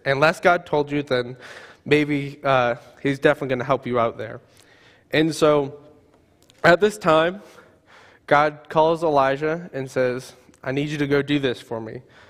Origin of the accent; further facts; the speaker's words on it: Boston, Massachusetts, United States; Growing up in Boston, my dad was a huge Larry Bird fan